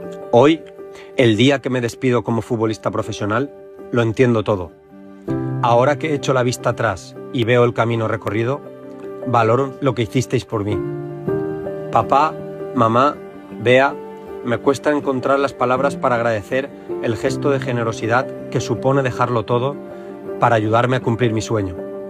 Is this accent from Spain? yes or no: yes; Almenara, Valencian Community, Spain; born there; Nací en Almenara